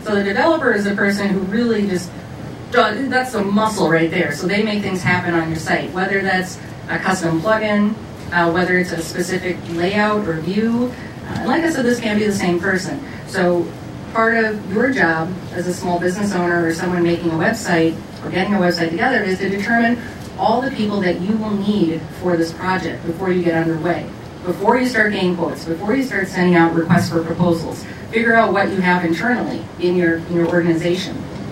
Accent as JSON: {"language": "English", "town": "Minneapolis", "region": "Minnesota", "country": "United States", "said": "I'm from Minneapolis, so I always say, talk about your clients."}